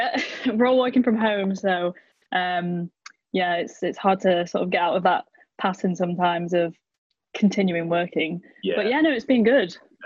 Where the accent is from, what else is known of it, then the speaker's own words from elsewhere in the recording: Altrincham, North West England, United Kingdom; So I've lived in a town called Altrincham, which is just outside of Manchester, in the UK, and. Yeah, I've lived here all my life